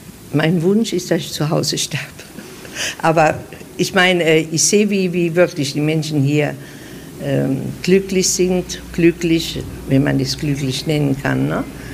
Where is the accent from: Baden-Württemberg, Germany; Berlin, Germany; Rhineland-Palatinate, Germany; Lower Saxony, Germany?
Rhineland-Palatinate, Germany; Landau; born there; Geboren in Landau, in der Pfalz, in Deutschland, am 18. Februar 1926. Ich bin 78 Jahre.